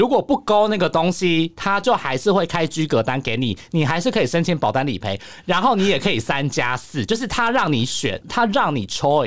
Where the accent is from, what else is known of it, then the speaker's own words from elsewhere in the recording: Taiwan; 我不是台湾人吗，台湾人就是我们自己可以做好自主应变